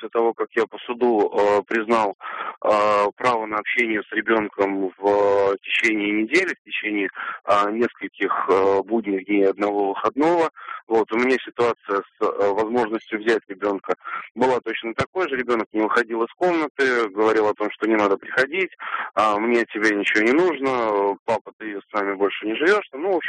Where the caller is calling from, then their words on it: Moscow, Russia; Нет, я из Москвы.